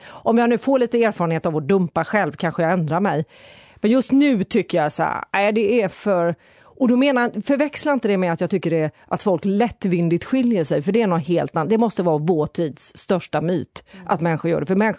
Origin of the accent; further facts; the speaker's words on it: Jönköping, Jönköping County, Sweden; vi bodde i Jönköping, det är så högkristligt. Mm. Vi har ju fler kyrkan invånare nästan i den där stan där jag växte upp.